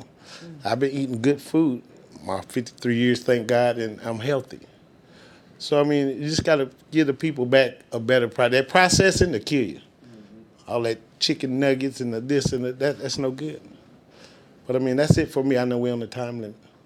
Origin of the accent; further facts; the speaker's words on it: Tampa, Florida, United States; now in Tulsa, United States; So, I moved here I'm born in Tulsa, raised there, but I grew up in Tampa, Florida.